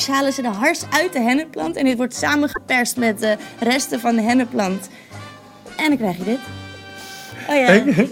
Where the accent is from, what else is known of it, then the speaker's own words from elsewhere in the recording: Netherlands; Nou verwachten heel veel mensen, voornamelijk toeristen, dat wij als Nederlanders zijn elke dag aan de hash zitten.